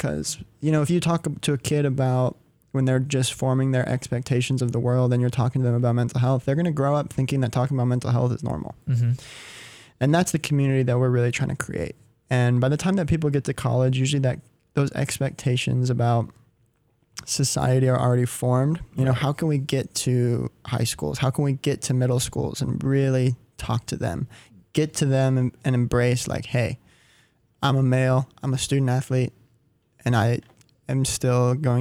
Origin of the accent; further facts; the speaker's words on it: Highlands Ranch, Colorado, United States; I'm from Highlands Ranch, Colorado.